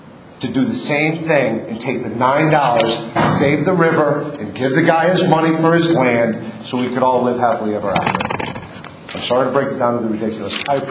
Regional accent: Newfoundland, New Jersey, United States; I'm from Newfoundland, New Jersey, part of West Milford.

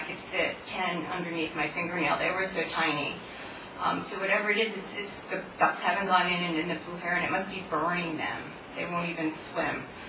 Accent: Ledgewood, New Jersey, United States; You remember me. I'm from Ledgewood, and I have Drake's Brook in my backyard.

